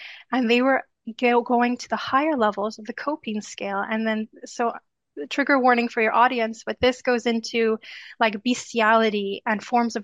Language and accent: English; Ottawa, Ontario, Canada; please come to my hometown in Ottawa, Canada, and teach us about this.